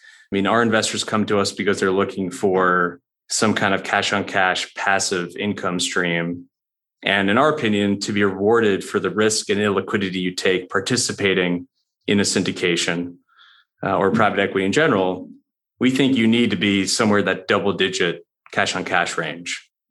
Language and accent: English; New York, United States; moved away as an adult; now in Nashville, United States; I am a New Yorker who married a Nashville girl.